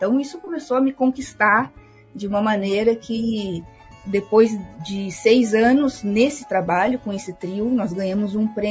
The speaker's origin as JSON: {"language": "Portuguese", "town": "Porto Alegre", "region": "Rio Grande do Sul", "country": "Brazil", "also_born_or_lived": "London", "moved": "as an adult", "said": "eu saí de Porto Alegre, assim, poucos anos depois que me formei na UFRGS, né? E fui fazer um mestrado em Londres. E em Londres eu vivi por 8 anos"}